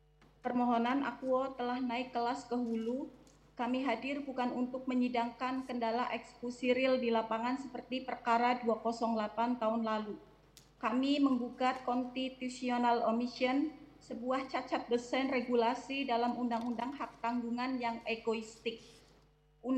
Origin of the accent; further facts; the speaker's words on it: Brebes, Central Java, Indonesia; asal dari Brebes